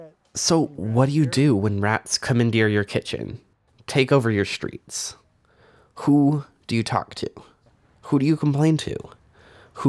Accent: Colorado, United States; now in New York, United States; growing up in Colorado, my brain automatically thinks, wow, rats?

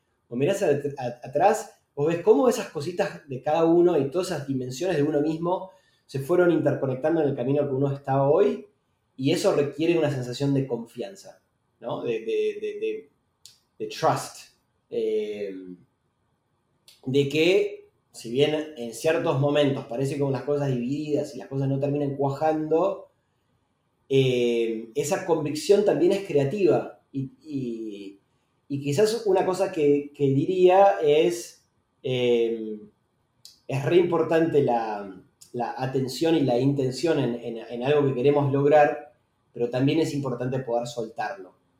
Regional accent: Argentina; born there; nací en Argentina.

